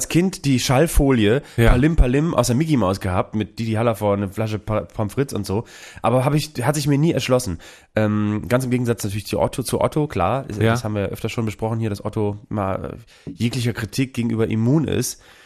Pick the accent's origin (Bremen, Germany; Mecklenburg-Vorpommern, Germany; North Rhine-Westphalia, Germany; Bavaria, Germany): Bremen, Germany; Als Bremer natürlich sowieso, du wusstest halt, der sendet halt da aus Sebalsbrück in Bremen, das ist nicht weit weg von meinem Zuhause, wir waren ja in Bremen damals